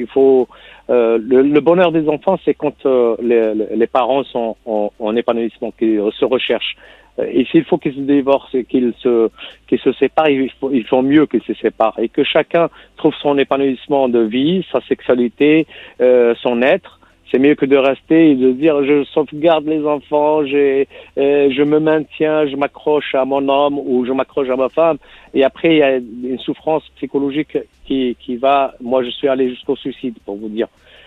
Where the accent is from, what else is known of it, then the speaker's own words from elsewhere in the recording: France; je suis français d'origine maghrébine, Algérie, dans une famille soufie, je suis pas croyant